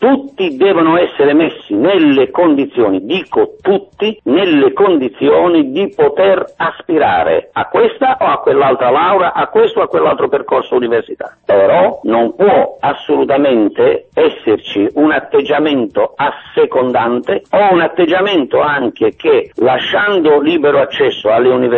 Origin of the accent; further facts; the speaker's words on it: Apulia, Italy; Io sono un pugliese